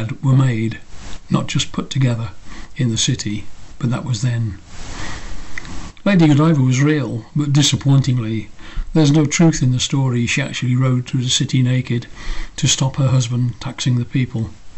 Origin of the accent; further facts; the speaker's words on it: Coventry, West Midlands, United Kingdom; I was born and grew up there, and I guess at heart I remain a Coventry kid.